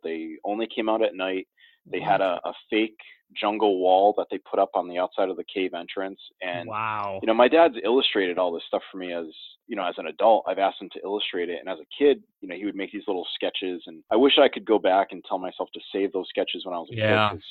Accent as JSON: {"language": "English", "town": "Bristol", "region": "Connecticut", "country": "United States", "tie": "born or raised there", "also_born_or_lived": "New Britain", "said": "I grew up here. I was born in New Britain, Connecticut, and I grew up in Bristol, Connecticut. But my dad is Filipino."}